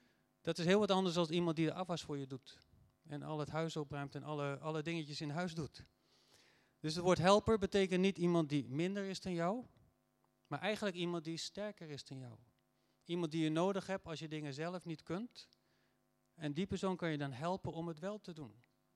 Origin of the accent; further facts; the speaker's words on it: Netherlands; Ik zeg, Heer, spijt me, ik ben Nederlander.